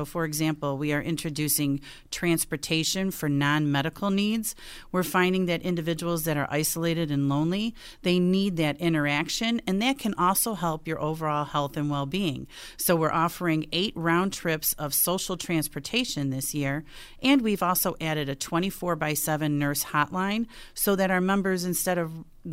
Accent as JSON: {"language": "English", "town": "Buffalo", "region": "New York", "country": "United States", "tie": "born or raised there"}